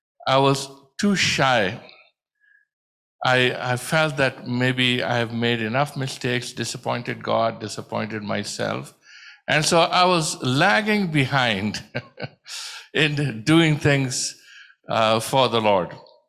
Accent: India; Growing up in India, I think of my journey

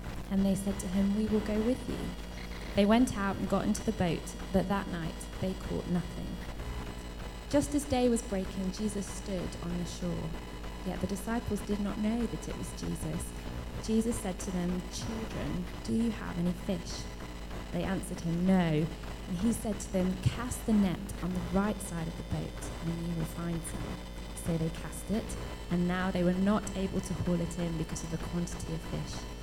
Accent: England, United Kingdom; now in London, United Kingdom; I am not a Londoner originally. I moved here about 11 years ago from the north of England, and I came down originally.

